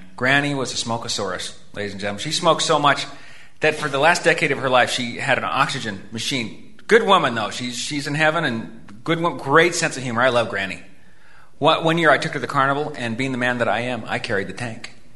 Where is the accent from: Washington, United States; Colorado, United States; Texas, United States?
Colorado, United States; I grew up in Colorado. I don't know if you knew that, but yeah.